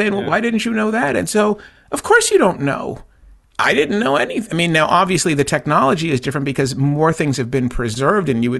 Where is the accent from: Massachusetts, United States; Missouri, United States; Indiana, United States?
Massachusetts, United States; Boston; And when we were kids growing up in Boston, one of the things that being a Celtics fan and that the Celtics sold to the public that they were most proud